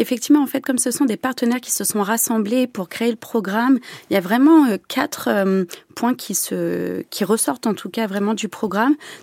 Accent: Normandy, France; Alors moi, je viens de Normandie, dans ce beau pays qu'est la Normandie.

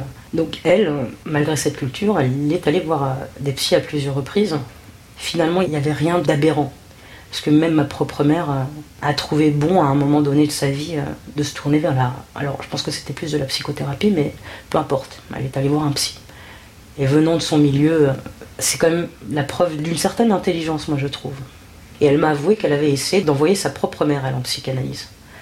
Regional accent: France; born there; Je suis d'origine marocaine par mon père et par ma mère, qui sont tous les deux des Marocains purs jus. Et moi, je suis née en France.

